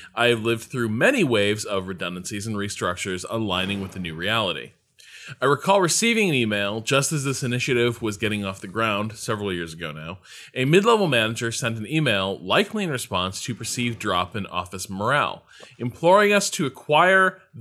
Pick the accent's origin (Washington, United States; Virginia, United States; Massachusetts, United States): Massachusetts, United States; Boston; This is what we do. I'm from Boston.